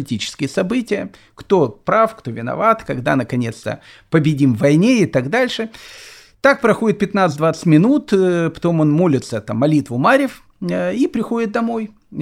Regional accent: Kyiv, Ukraine; also born or lived in Australia; now in Israel; там я вырос в Киеве, моя жена выросла в Минске, встретились мы в Израиле.

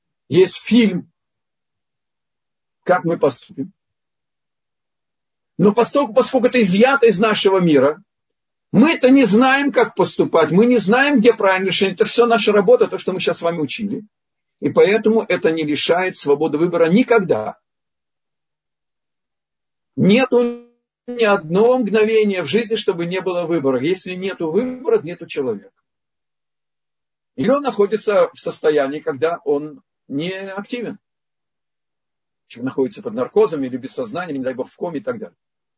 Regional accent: Vilnius, Vilnius County, Lithuania; Я из Вильнюса

